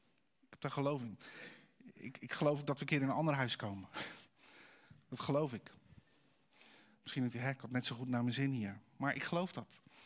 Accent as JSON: {"language": "Dutch", "country": "Netherlands", "said": "Weet je wel, denk ik dan als Hollander."}